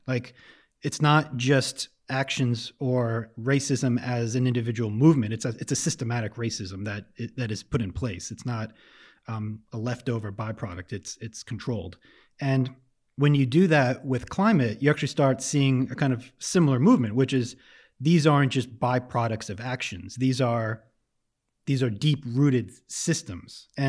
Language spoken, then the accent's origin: English; United States; now in Lausanne, Switzerland; I grew up in the States. Maybe less than 2 years ago, we moved to Switzerland to be closer to my wife's family. And we live in a town, we live in Lausanne, in a country that has amazing public transportation.